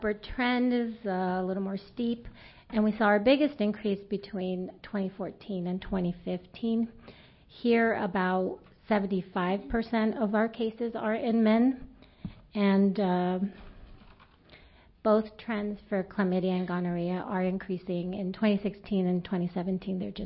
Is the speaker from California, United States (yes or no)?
yes; California, United States; I am from San Mateo County in California.